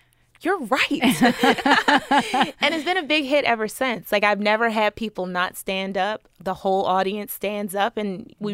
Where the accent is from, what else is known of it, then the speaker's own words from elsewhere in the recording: Cleveland, Ohio, United States; Cleveland.